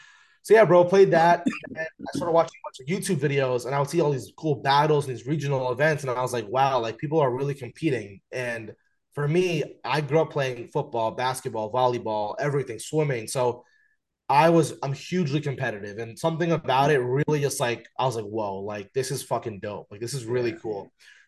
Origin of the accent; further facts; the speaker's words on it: New Jersey, United States; 23 years old, currently living in New Jersey. I grew up here my whole life, but I went to school recently at the University of Maryland, College Park. Recently after that, moved out to Chicago